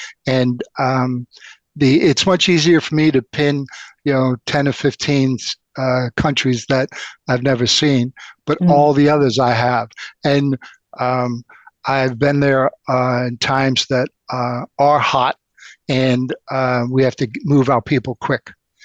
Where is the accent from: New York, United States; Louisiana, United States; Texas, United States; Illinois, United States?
New York, United States; Bronx; I was one of nine children. I grew up in the Bronx of New York.